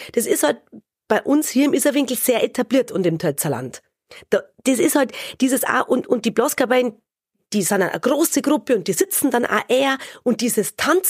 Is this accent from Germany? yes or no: yes; Munich, Bavaria, Germany; weil ich bin ja in Minga aufgewachsen